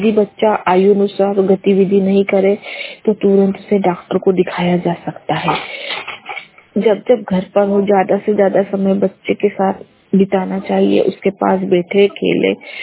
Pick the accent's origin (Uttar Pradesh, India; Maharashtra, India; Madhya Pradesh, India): Madhya Pradesh, India; Mhow; मैं महू से हूँ, जिला इंदौर।